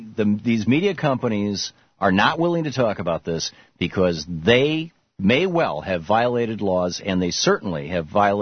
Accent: Michigan, United States; I mean, I grew up in Michigan in the center of farmland. I mean, all around me was farmland

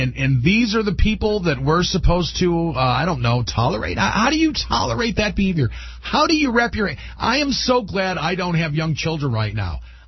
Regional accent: United States; by virtue of being an American, we have certain alienable rights and obligations

